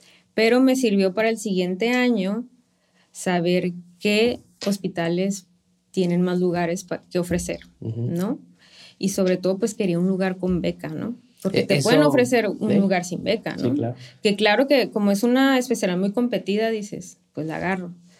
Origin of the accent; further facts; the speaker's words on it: Tijuana, Baja California, Mexico; yo hice medicina interna en Zapopan. Y llegué y no, pues, ¿de dónde eres? No, de Tijuana.